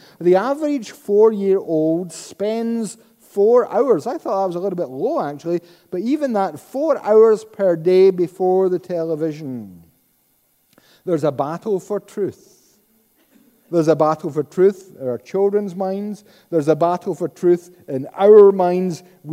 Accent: Paisley, Scotland, United Kingdom; Perversely, maybe it was because I was brought up in Paisley

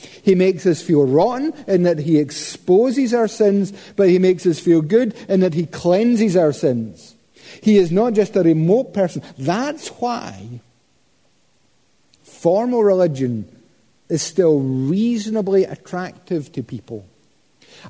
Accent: Scotland, United Kingdom; Don't worry, I'm Scottish, I wouldn't do it.

